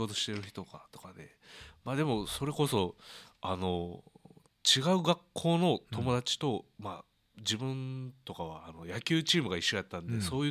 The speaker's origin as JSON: {"language": "Japanese", "region": "Osaka", "country": "Japan", "tie": "born or raised there", "said": "地元大阪なんで、"}